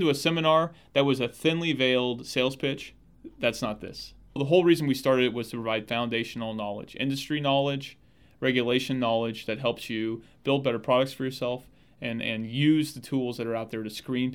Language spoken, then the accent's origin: English; Kansas, United States; Kansas, which again, this is our home state, it's our home turf, we're all over.